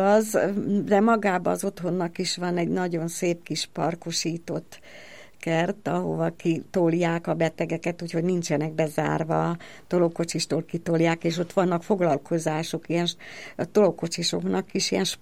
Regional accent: Komárom, Komárom-Esztergom, Hungary; ugye én itt születtem, komáromi vagyok

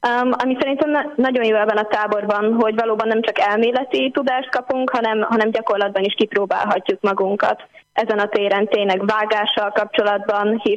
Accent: Budapest, Hungary; Budapestről érkeztem.

